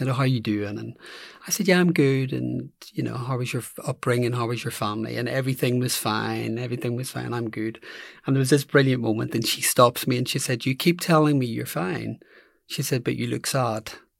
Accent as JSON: {"language": "English", "town": "Belfast", "region": "Northern Ireland", "country": "United Kingdom", "tie": "born or raised there", "said": "So I grew up in Belfast."}